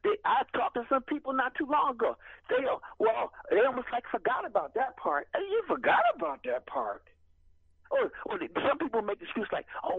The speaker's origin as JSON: {"language": "English", "town": "Philadelphia", "region": "Pennsylvania", "country": "United States", "tie": "born or raised there", "said": "I'm from South Philadelphia and West Philadelphia all my life."}